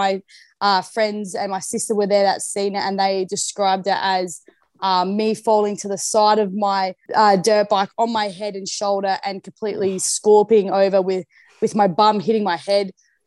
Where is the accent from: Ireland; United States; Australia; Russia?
Australia; Barmera, South Australia; we grew up in the Riverland, so Barmera, South Australia. So it's a rural area out in the country on a vineyard.